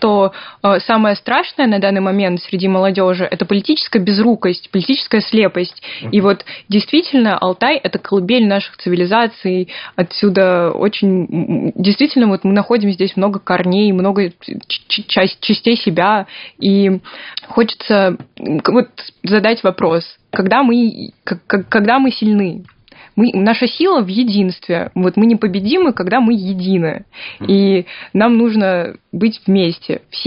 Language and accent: Russian; Kazakhstan; Вот мы, множество людей из разных стран, представители Армении, я из Казахстана